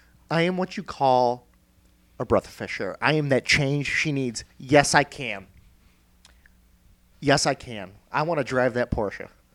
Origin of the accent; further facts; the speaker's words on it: Watertown, New York, United States; I'm from Watertown. We're basically Ontario.